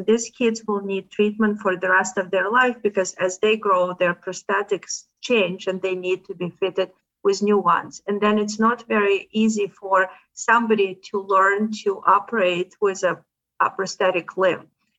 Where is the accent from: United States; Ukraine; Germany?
Ukraine; or maybe because I'm from Ukraine, I get to see a lot of articles about it.